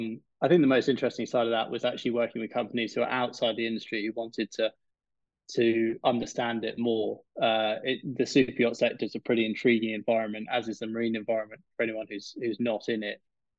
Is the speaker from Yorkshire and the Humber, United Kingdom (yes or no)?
no; South West England, United Kingdom; I was brought up in Cornwall on the south coast of the UK, and have very much sort of been in and around the sea from the beginning.